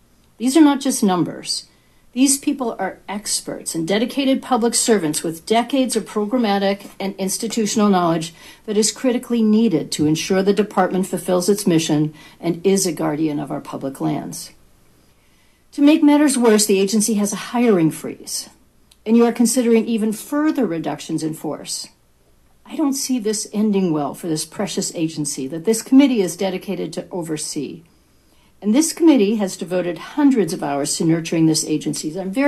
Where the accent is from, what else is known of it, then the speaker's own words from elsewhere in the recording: Maine, United States; So my national park, like Acadia in my home state of Maine, is understaffed